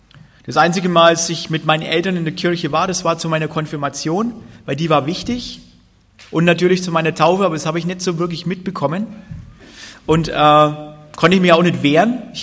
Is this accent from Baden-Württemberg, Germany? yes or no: no; Bavaria, Germany; wir sind da im Oberfranken aufgewachsen, ziemlich ärmliche Gegend, kärglich ein bisschen. Und ich bin getauft, konfirmiert, bin so ein normaler, klischee-evangelischer Christ.